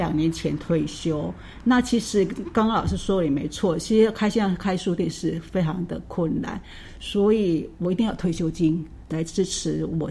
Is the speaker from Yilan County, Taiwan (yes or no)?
no; Anding, Tainan, Taiwan; also born or lived in Taipei; 我的家乡，我家那边我们有个安定工业区，然后那时候其实环境污染是非常厉害